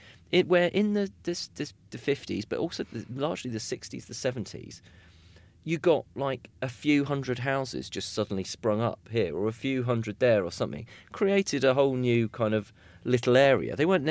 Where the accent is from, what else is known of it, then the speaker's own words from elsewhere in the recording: East of England, United Kingdom; I grew up in Hertfordshire, right, and the outskirts of a town.